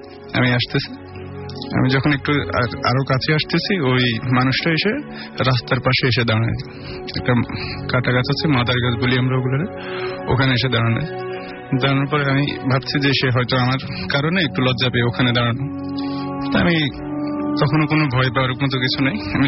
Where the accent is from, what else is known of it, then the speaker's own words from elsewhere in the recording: Lakshmipur, Chittagong Division, Bangladesh; now in Dhaka, Bangladesh; থাকি মিরপুরে, আমার গ্রামের বাড়ি হচ্ছে লক্ষ্মীপুর।